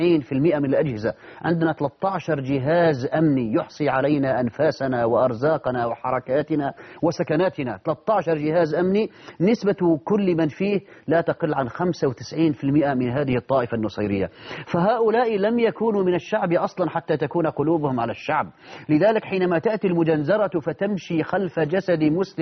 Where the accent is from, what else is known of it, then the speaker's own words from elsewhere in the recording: Syria; عندنا في سوريا